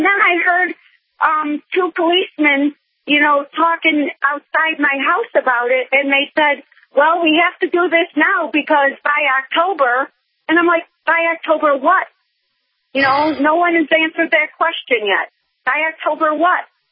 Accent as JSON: {"language": "English", "town": "St. Louis", "region": "Missouri", "country": "United States", "said": "I'm from the St. Louis area"}